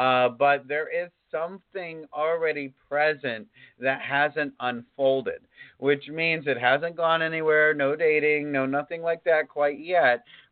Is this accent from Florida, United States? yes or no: yes; Florida, United States; I'm from the East Coast, so West Palm, you know, Pompano.